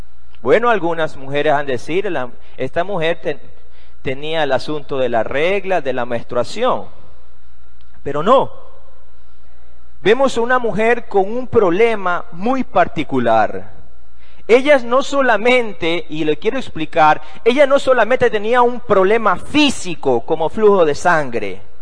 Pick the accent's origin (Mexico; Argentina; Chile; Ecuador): Ecuador; Y yo la verdad que me siento bien siendo ecuatoriano.